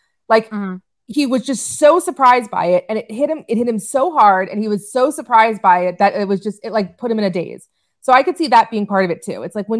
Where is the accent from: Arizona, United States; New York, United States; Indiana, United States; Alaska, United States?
New York, United States; I mean, let me tell you, I grew up on Long Island and good luck if you're trying to get off that island